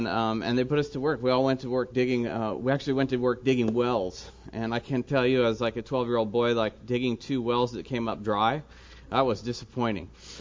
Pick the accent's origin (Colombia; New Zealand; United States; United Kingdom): United States; Walnut Creek, California; now in Mexico; And I'm originally from Walnut Creek, just over the hill from here.